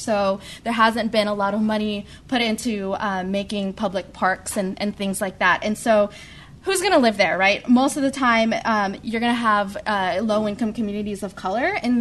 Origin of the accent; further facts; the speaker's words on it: Queens, New York, United States; I'm also from Queens